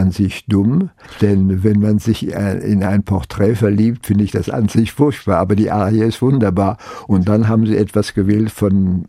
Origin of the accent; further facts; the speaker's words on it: France; German is a second language; now in Germany; Ich bin Europabürger, Sie sind Europabürger und ich bin Franzose.